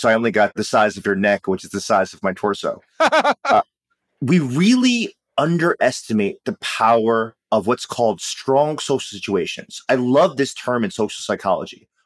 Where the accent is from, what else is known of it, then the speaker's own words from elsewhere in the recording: New York City, New York, United States; So I think of growing up in New York City on the subway in the 70s, when it was really dangerous to be in New York City